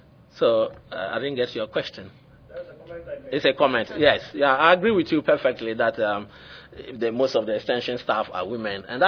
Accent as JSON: {"language": "English", "country": "Ghana", "said": "I am from Ghana and located in the northwestern corner of the country. It's a place with one rainy season, mainly from April to October."}